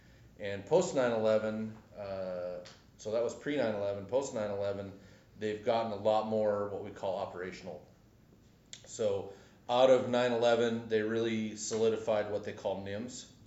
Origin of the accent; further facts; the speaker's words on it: Minnesota, United States; Yeah. I grew up in Minnesota, so